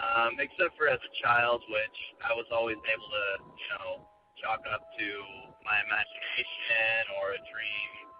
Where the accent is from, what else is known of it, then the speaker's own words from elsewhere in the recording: California, United States; I'm from Southern California.